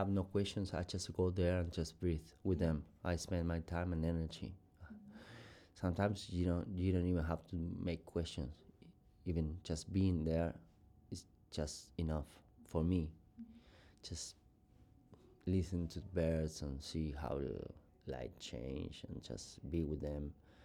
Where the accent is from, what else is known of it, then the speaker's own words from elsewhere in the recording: Argentina; English is a second language; I am from South America, you know, I live in Argentina.